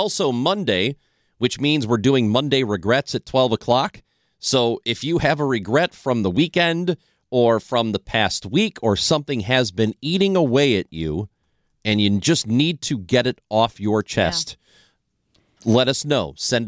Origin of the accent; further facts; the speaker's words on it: Highland, Illinois, United States; particularly my hometown boy, Sam LaPorta, who's from the Illinois side, if I remember right.